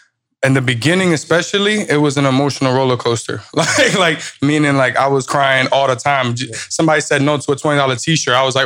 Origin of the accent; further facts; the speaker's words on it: New York, United States; Like, I'm a New Yorker.